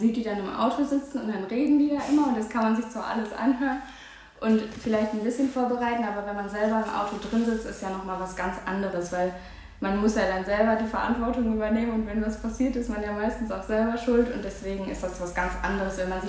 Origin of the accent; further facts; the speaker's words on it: Lippetal, North Rhine-Westphalia, Germany; Ich komme aus dem Lippetal und ich bin 18 Jahre alt.